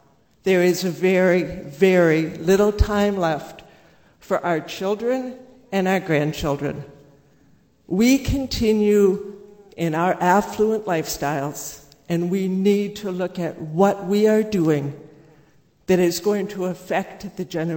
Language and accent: English; Clear Lake Township, Minnesota, United States; I'm from Clear Lake Township. I can see the power plant stacks from my front yard.